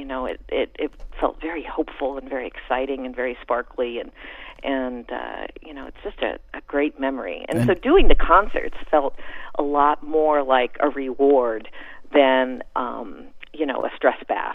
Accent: Norman, Oklahoma, United States; also born or lived in Michigan; I grew up in Norman, Oklahoma, and then, as I said, went to high school in Michigan.

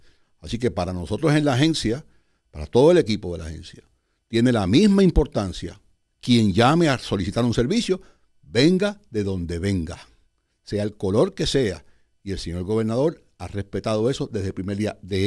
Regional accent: Cuba; also born or lived in Arecibo, Puerto Rico; now in Puerto Rico; Toda mi familia es puertorriqueña y española. Toda. Pero sí, vengo de Cuba. Y para los efectos de las personas, cuando llegué de Cuba, pues llegó el cubano. Y yo no fui a vivir a San Juan. Yo fui a vivir a Arecibo

